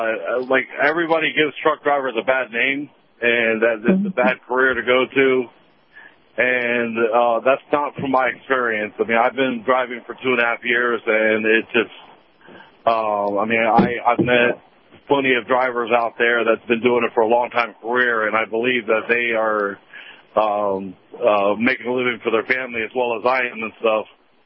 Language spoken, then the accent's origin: English; Florida, United States; I'm actually from Florida.